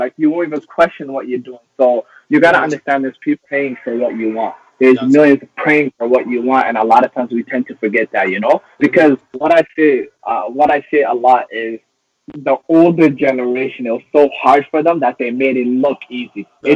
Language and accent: English; Toronto, Ontario, Canada; growing up in Toronto ain't fucking easy.